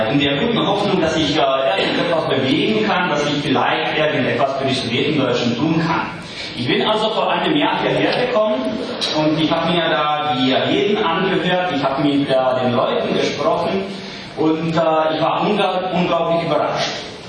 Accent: Kraslice, Karlovy Vary Region, Czechia; also born or lived in Sokolov; ich bin ein Böhme, geboren in Falkenau an der Eger, aufgewachsen in Graslitz, an der Grenze zu Deutschland.

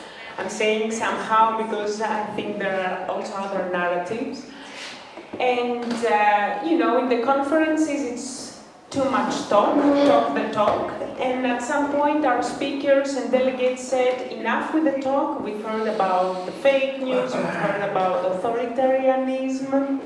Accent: Athens, Attica, Greece; but I come from Athens, I work from Athens.

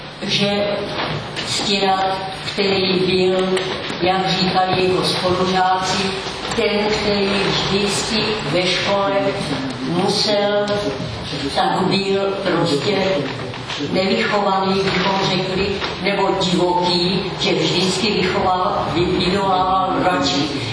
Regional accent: Kunovice, Zlín Region, Czechia; Pocházím z Moravy, z Uherského hradiště Kunovic, čili to je úrodná krajina

